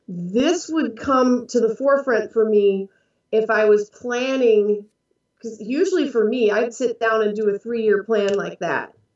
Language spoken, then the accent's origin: English; Wisconsin, United States; Now, I'm from Wisconsin. I grew up with that whole Minnesota nice.